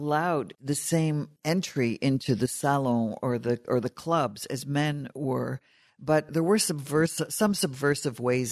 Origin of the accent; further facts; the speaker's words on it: United States; and me maybe as an American, I look at this and I think, gee, this doesn't look like seduction to me.